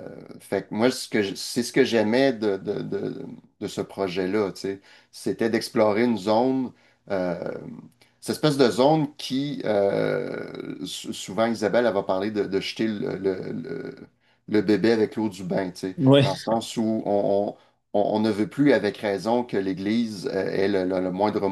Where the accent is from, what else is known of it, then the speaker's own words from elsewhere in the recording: Quebec, Canada; faut prendre soin de notre monde, faut, bon, on est des Québécois, blablabla.